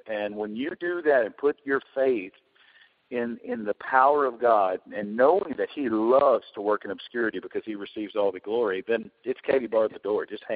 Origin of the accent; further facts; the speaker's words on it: Arkansas, United States; I got a call from a town in Arkansas, which is 19 miles from my hometown.